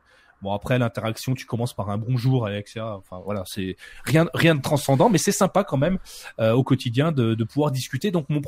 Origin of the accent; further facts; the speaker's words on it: Bourgogne-Franche-Comté, France; accent: Franc-Comtois; J'ai un accent franc-comtois, proche de l'accent suisse ou de l'accent belge.